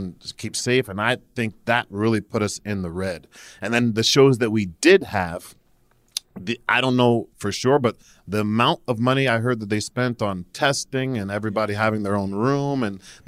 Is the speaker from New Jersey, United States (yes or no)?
yes; New Jersey, United States; I don't know anymore. I'm originally from New Jersey.